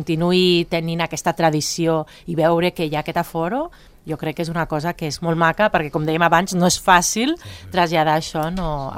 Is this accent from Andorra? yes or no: yes; Escaldes-Engordany, Andorra; Bueno, jo sóc d'Escaldes